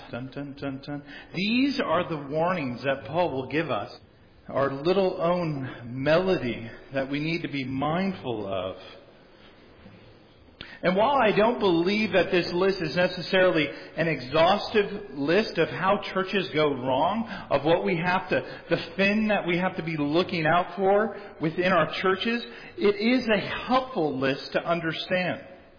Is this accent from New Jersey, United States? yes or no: no; San Diego, California, United States; Growing up in San Diego, you could often tell who the tourists were.